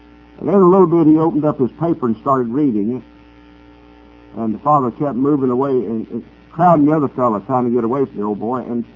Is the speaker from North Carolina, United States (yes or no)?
yes; North Carolina, United States; I was born up in North Carolina, in a little mill town, textile village they call it today, but it was a mill town when I grew up in 1930, in the 30s and 40s.